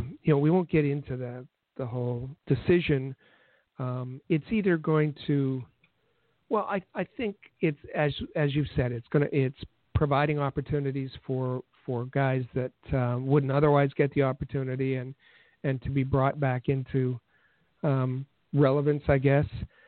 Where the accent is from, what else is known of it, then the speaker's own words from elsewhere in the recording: Canada; If you start a conversation with the term ice hockey as a Canadian, we're going to judge you.